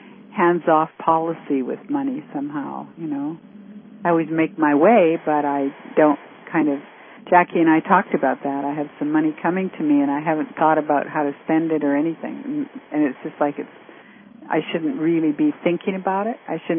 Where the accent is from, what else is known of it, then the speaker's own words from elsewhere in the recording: Canada; I'm Canadian